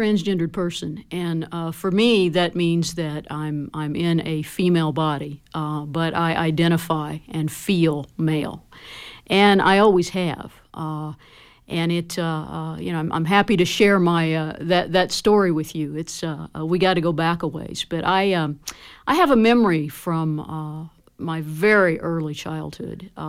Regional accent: Indiana, United States; Yeah, I'm from Greene County, actually, okay. Just west of here. And that's where I was growing up.

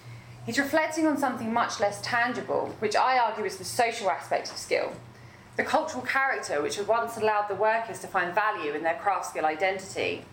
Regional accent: Chatham, South East England, United Kingdom; And I want to do this by introducing you to another part of Kent, which is my hometown, Chatham.

